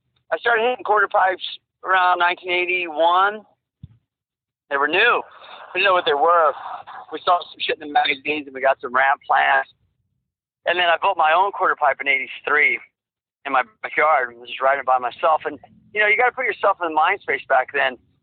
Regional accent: Kansas City, Missouri, United States; I was lucky because I grew up in Kansas City around a good friend of my best friend, Dennis McCoy.

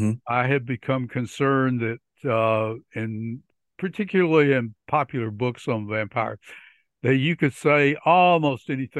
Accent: Alabama, United States; I grew up in Alabama, went to Birmingham Southern College, where I got my degree in geology, and then went off to seminary.

